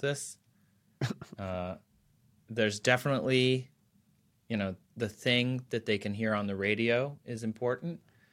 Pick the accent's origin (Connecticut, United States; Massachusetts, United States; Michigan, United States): Michigan, United States; I grew up in Michigan, so we definitely did.